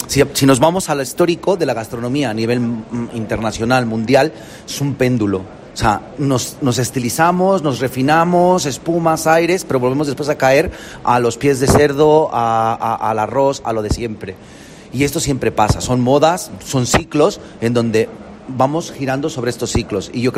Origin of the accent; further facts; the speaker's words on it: Mexico; Yo soy mexicano